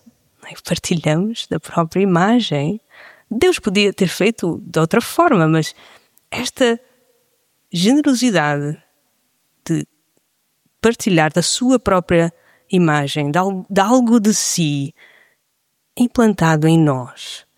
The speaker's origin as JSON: {"language": "Portuguese", "region": "Trás-os-Montes", "country": "Portugal", "moved": "yes", "lives_now": "Lisbon, Portugal", "said": "quando mudei-me de Trás-os-Montes para Lisboa, há mais de 10 anos atrás, a vir para Lisboa"}